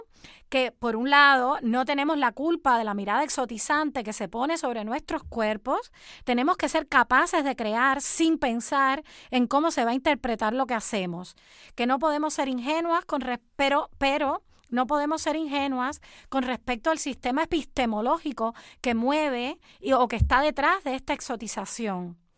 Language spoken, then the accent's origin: Spanish; Cuba; cuando se enteran de que vengo de Cuba